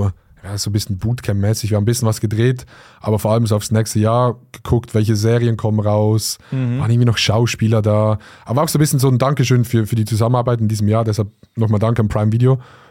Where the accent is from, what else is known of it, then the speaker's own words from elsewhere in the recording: Switzerland; Ich muss ja als Schweizer, ne? Muss ich so ein bisschen representen.